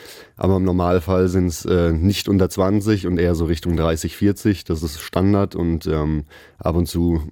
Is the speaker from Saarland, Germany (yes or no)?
no; Hamburg, Germany; born there; auch in Hamburg, in meiner Geburtsstadt